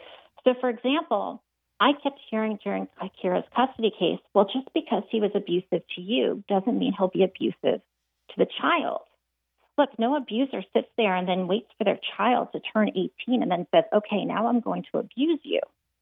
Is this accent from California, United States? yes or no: no; New York, United States; And from there, I really started to look at New York State, my hometown.